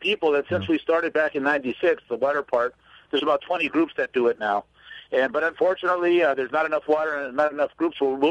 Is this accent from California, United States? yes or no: yes; San Diego, California, United States; born there; I was born in San Diego.